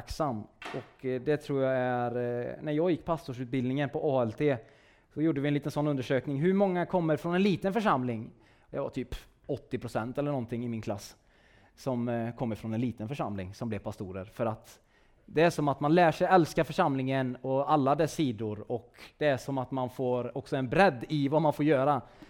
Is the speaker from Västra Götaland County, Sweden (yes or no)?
yes; Kinnarp, Västra Götaland County, Sweden; jag är inte hallänning, utan jag är västgöte. Stolt västgöte. Så att jag kommer ju ifrån Falköpings kommun, Kinnarp heter väl största tätorten.